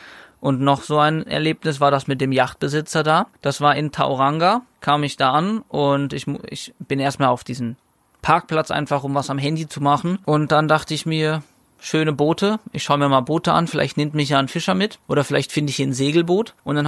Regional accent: Neuwied, Rhineland-Palatinate, Germany; Ich will ja auch meine Heimatstadt gar nicht schlecht reden und ich liebe es und es ist halt Heimat und ich finde es trotzdem schön.

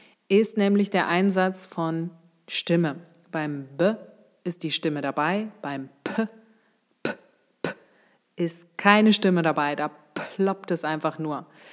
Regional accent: Bremen, Germany; Ich komme aus Bremen.

